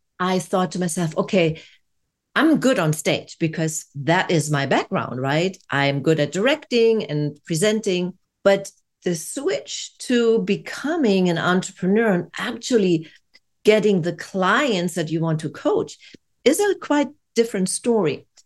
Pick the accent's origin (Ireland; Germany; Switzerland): Germany; English is a second language; since English is not my mother tongue, I'm originally from Germany